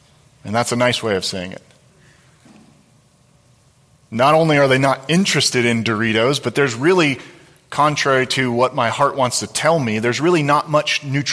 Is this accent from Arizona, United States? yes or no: no; Illinois, United States; I remember as a kid, I grew up an hour outside Chicago during the Bulls era with Michael Jordan and Scottie Pippen and Dennis Rodman, maybe lost on most all of you.